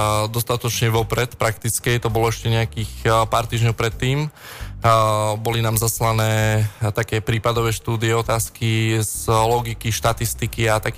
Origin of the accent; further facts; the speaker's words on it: Michalovce, Košice Region, Slovakia; also born or lived in Ružomberok; now in Martin, Slovakia; ja som rodený Ružomberčan, ale väčšinu svojho života som prežil v Michalovciach a teraz už 6 rokov v podstate bývam v Martine